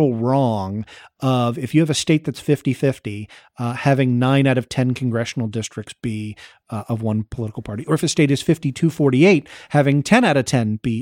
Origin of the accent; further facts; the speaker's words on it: Maryland, United States; One of them is my home state of Maryland, Maryland is an overwhelmingly Democratic state.